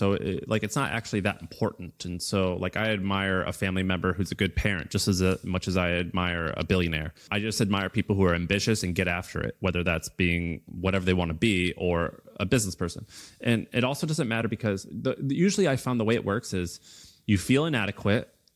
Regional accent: Missouri, United States; Like, that's not how I'm from Missouri.

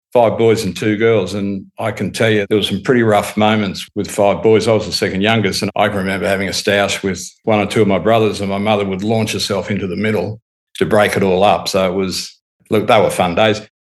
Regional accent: Brisbane, Queensland, Australia; I was born in Brisbane in the Royal Brisbane Hospital. I had seven brothers and sisters, five brothers, two sisters. We lived in the northern suburbs of Brisbane.

